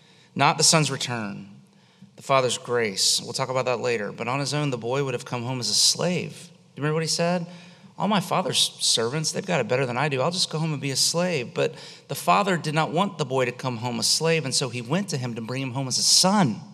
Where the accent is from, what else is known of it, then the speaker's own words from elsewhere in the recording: Florida, United States; I grew up on Lake Eloise, you know, and you know, if you're in the water at Lake Eloise, you can maybe see to your knees, but it's pretty murky and gross.